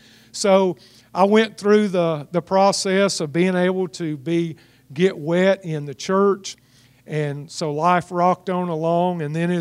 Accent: Mobile, Alabama, United States; I grew up in Mobile, Alabama, and that was where I had begun attending a denominational church.

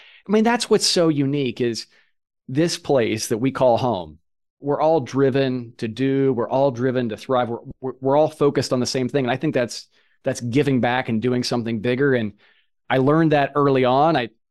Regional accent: Sharpsville, Indiana, United States; Native Hoosier, didn't grow up on a farm. I grew up around farms in rural Tipton County, a little town called Sharpsville just outside.

